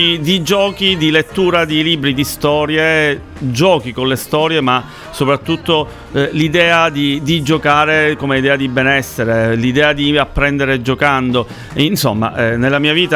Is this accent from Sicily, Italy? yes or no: yes; Palermo, Sicily, Italy; Io sono palermitano, in realtà il mio lavoro mi porta in giro per l'Italia